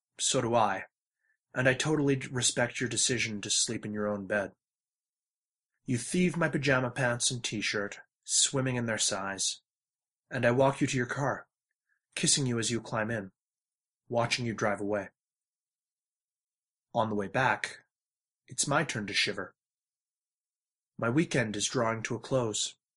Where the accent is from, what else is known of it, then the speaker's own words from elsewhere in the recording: Calgary, Alberta, Canada; I'm from Calgary, Alberta